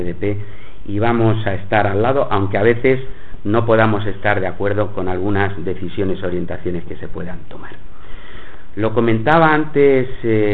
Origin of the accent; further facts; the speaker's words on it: Albacete, Castilla-La Mancha, Spain; me trae a mi tierra, con mis paisanos, que siempre los llevo por delante, Albacete siempre